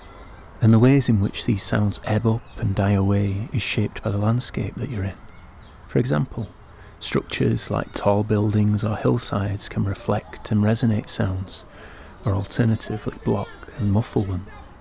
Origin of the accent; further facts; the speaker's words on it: North West England, United Kingdom; I'm an artist from Lancashire